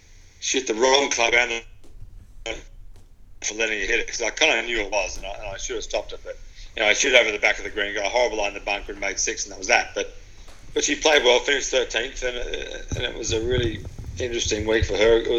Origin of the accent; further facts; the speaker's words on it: Melbourne, Victoria, Australia; sort of kind of growing up in Melbourne and played, knew there was more to golf than just seeing the ball straight.